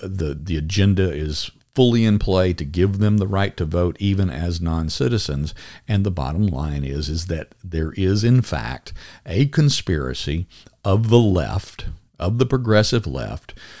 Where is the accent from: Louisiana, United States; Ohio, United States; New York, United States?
Louisiana, United States; But it's just a product of me growing up in Louisiana and my ancestors being from South Louisiana and the Cajun mix and the Creole mix